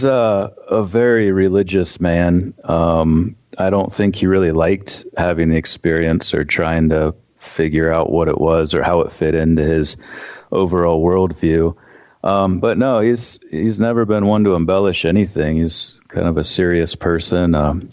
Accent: Ohio, United States; now in Montana, United States; I don't really remember much growing up in Ohio. I've been out here for 10 years

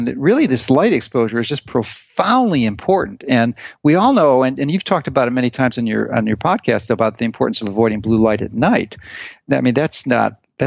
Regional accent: Chicago, Illinois, United States; moved away as an adult; now in Florida, United States; So I was born and raised in Chicago. I did all my formal education from kindergarten to postgraduate residency training within the Chicago city limits.

